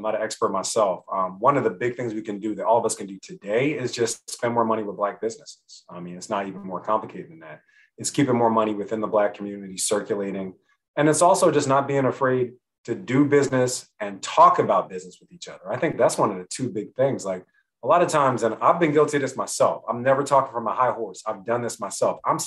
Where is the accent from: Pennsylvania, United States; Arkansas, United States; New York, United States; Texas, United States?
Pennsylvania, United States; Philadelphia; Yeah, I'm from Philly.